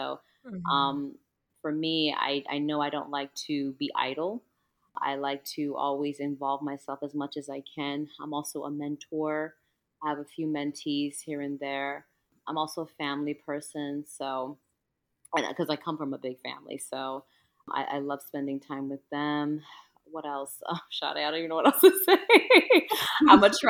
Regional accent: Nigeria; now in Baltimore, United States; as Ms. Shade mentioned before. I am West African, so specifically, I'm from Nigeria. Igbo, stand up. Woo-hoo. But I live in Maryland, Baltimore, Maryland, to be exact.

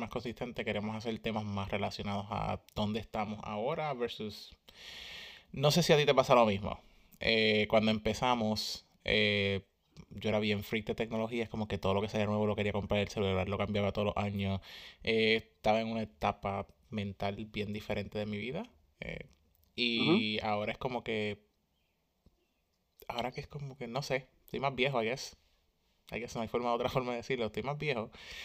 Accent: Seattle, Washington, United States; Porque soy de Seattle y soy hipster.

